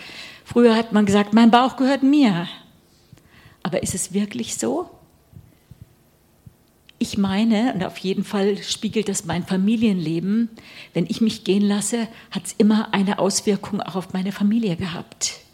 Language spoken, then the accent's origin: German; Limburg an der Lahn, Hesse, Germany; Bin ganz katholisch aufgewachsen. Hier, ich komme aus Limburg an der Lanz, gar nicht so weit weg, ne?